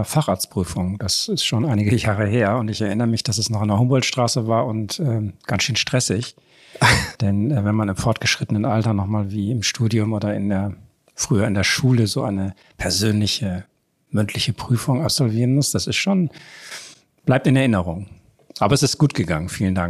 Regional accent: Bremen, Germany; born there; also born or lived in Lower Saxony; now in Hamburg, Germany; Ich bin ja in Bremen geboren, was immer ein bisschen Erheiterung auslöst, falls ich irgendwo in meiner Biografie vorgestellt werde. Habe dann in Niedersachsen Abitur gemacht

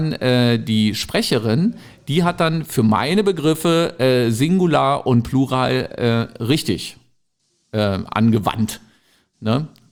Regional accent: East Germany, Germany; Also ich bin halt im Osten groß geworden.

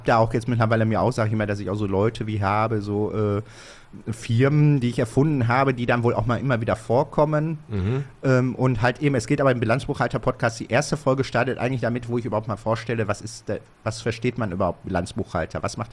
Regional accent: Bottrop, North Rhine-Westphalia, Germany; Ich bin Urbautropper. Ich bin Bottrop geboren.

